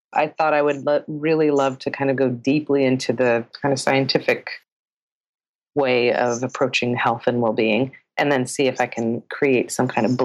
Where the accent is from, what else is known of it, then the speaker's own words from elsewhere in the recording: South Carolina, United States; moved away as an adult; now in Santa Fe, United States; I moved from South Carolina to the Southwest and started in Santa Fe, New Mexico.